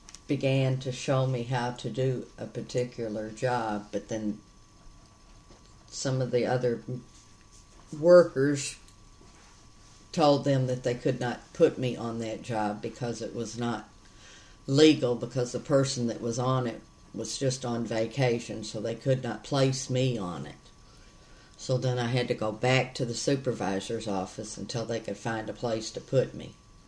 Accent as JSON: {"language": "English", "region": "Missouri", "country": "United States", "tie": "born or raised there", "also_born_or_lived": "Lansing, Michigan", "said": "I was born in Lansing, but I was raised in Missouri."}